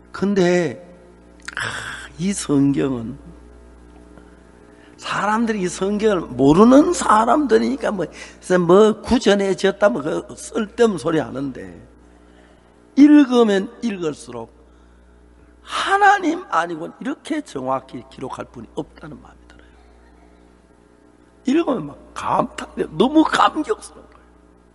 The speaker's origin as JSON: {"language": "Korean", "town": "Seonsan", "region": "North Gyeongsang", "country": "South Korea", "tie": "born or raised there", "said": "저는 경북 선산촌에서 자라서 아 이걸 대구 시내 같은 데 목사님은 다 알 거라고"}